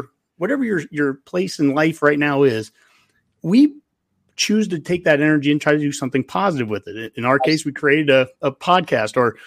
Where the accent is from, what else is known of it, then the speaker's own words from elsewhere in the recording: Columbus, Nebraska, United States; I'm from Columbus originally.